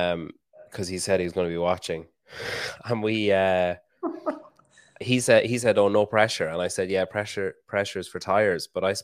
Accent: Ireland; accent: Irish; Can you understand my accent? Have you heard an Irish accent before?

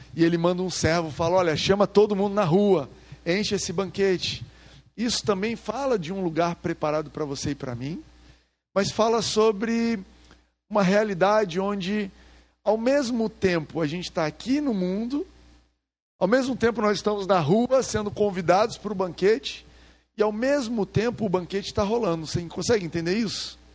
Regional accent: Goiás, Brazil; Somos de Goiás. Em Goiás

